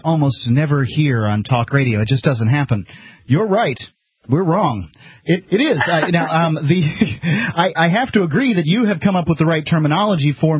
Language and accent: English; Florida, United States; No, I'm from the Yankee occupied area of Florida within the 20 mile zone of the coastline.